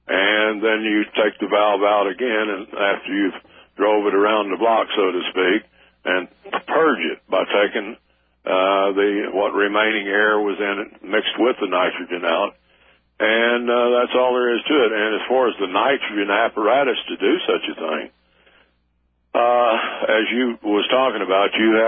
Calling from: Oklahoma, United States; I'm calling from Oklahoma.

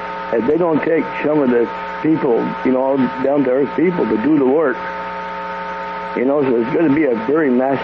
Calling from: Quebec, Canada; again from Quebec.

